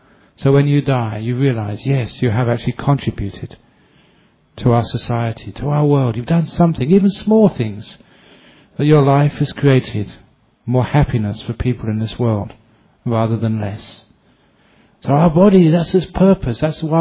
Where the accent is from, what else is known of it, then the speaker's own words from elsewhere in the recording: England, United Kingdom; born there; Because I was born in England, I was English.